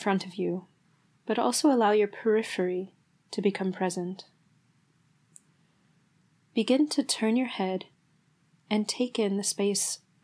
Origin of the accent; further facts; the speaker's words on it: United States; I'm from the United States